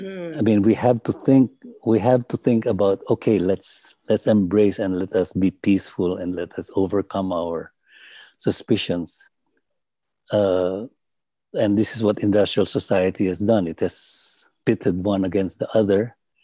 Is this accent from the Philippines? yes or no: yes; Philippines; I'm from the Philippines.